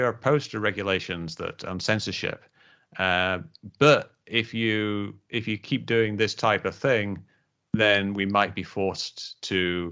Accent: United Kingdom; I'm from Britain

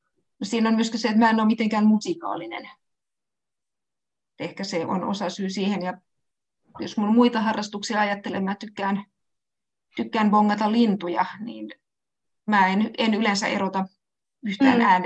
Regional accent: Turku, Southwest Finland, Finland; accent: Turku dialect; suomi on mun äidinkieli, mutta ihan pohjimmainen mun äidinkieleni on turun murre

